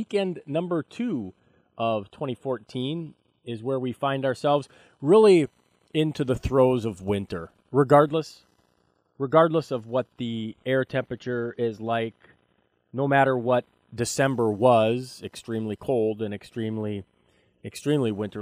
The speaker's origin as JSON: {"language": "English", "region": "North Dakota", "country": "United States", "tie": "born or raised there", "also_born_or_lived": "Williston / Valley City", "said": "I am a lifelong North Dakota native. I was born in Williston and grew up in Lemoore, graduated from high school in Valley City, college in Botno"}